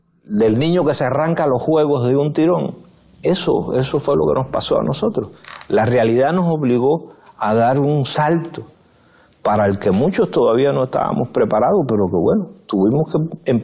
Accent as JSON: {"language": "Spanish", "town": "San Antonio de los Baños", "region": "Artemisa", "country": "Cuba", "tie": "born or raised there", "said": "las bases de aquí de La Habana, de San Antonio de los Baños, que es mi pueblo."}